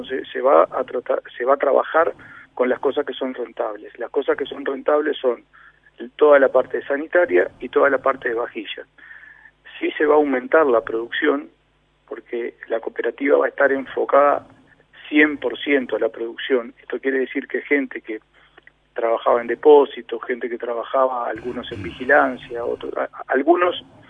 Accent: Florida, Uruguay; yo soy de Florida, me crié en Florida, que es un pueblo, es un poco más grande, que es una ciudad, pero es más grande que en Palme Olmos, pero estoy acostumbrado a ese tipo de relacionamiento de pueblo.

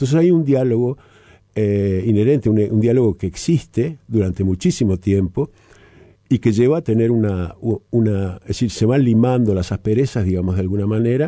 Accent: Montevideo, Uruguay; yo nací en Montevideo, diría Darwin. Yo nací en La Unión, en la calle Comercio 2342.

